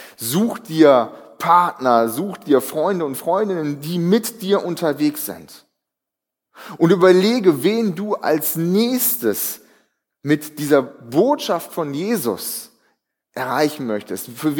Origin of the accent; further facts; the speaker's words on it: Northern Germany, Germany; Also, ich meine, uns bewegt nichts als Norddeutsche, ne?